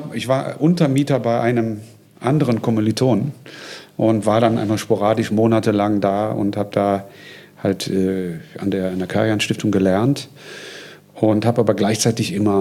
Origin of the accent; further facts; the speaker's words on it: Bensberg, North Rhine-Westphalia, Germany; Das ist richtig, ja, in Bensberg.